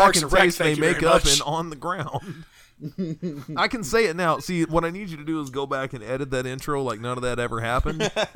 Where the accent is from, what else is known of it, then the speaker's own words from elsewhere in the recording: Perryville, United States; We are from Perryville, so you know we.